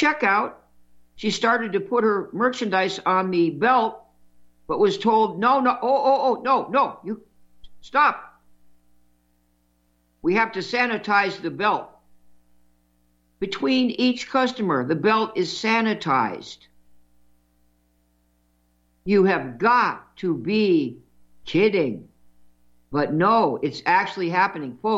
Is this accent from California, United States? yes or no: yes; California, United States; California is shut down. I grew up in California. I can't believe it.